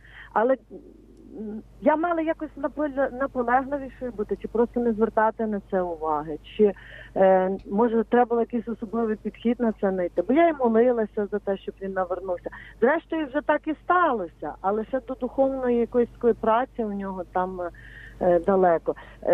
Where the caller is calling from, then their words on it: Lviv, Lviv Oblast, Ukraine; Я зі Львова дзвоню, і я греко-католичка.